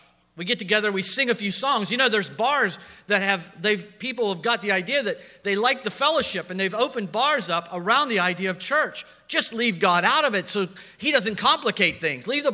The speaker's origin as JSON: {"language": "English", "region": "Ohio", "country": "United States", "moved": "as an adult", "lives_now": "Pittsburgh, United States", "said": "because bum is a lot more polite than what we say in Ohio, or what I used to say in Ohio. I'm not from Ohio anymore. I'm from Pittsburgh. Amen? Been here 20 years."}